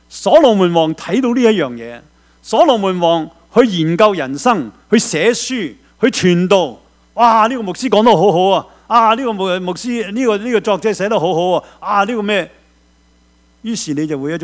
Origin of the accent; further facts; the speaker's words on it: Hong Kong; 我们香港人说，识少少就扮代表，这句说话真的很真。